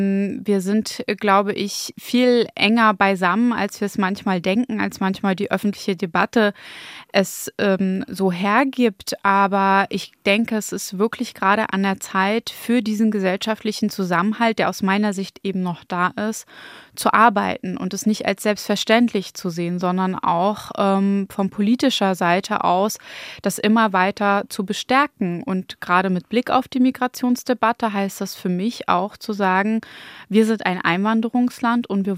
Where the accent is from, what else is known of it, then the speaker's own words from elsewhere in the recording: Schwerin, Mecklenburg-Vorpommern, Germany; Also ich fühle mich als Deutsche, als Schwerinerin, als Ostdeutsche, aber eben auch habe ich einen großen Bezug zu meinen irakischen Wurzeln.